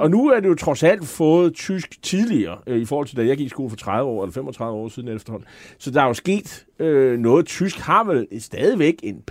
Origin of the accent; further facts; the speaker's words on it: Capital Region of Denmark, Denmark; Jeg kommer selv fra Bornholm